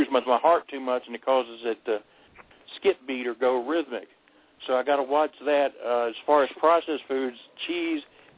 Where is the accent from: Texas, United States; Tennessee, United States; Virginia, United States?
Virginia, United States; I'm from Thomasbrook, Virginia. I'm not too far from where you was in Bluefield Hell.